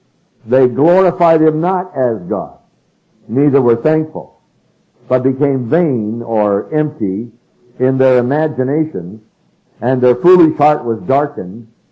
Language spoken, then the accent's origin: English; California, United States; And I was a boy from California